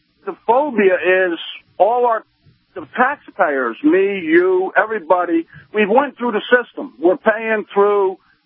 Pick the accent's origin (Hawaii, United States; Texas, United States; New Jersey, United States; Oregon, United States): New Jersey, United States; I'm originally from New Jersey. There was a town in New Jersey where the mayor did away with welfare.